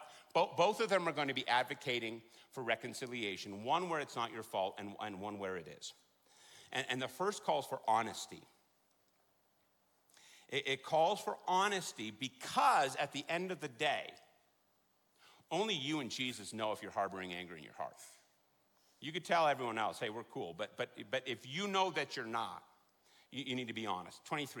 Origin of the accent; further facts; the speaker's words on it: Colorado, United States; we're from Colorado, that's not a mountain.